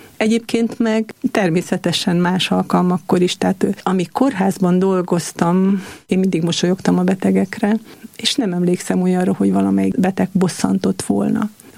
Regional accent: Uzhhorod, Zakarpattia Oblast, Ukraine; moved away as an adult; now in Budapest, Hungary; Egyébként Ungváron születtem, ott is nőttem fel iskolába, egyetemre is ott jártam, és hát egyetem után pár évvel kerültem át Budapestre.

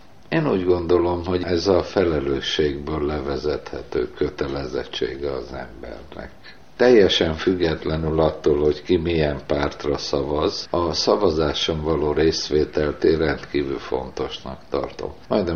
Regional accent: Hungary; ember vagyok, keresztény vagyok, magyar vagyok

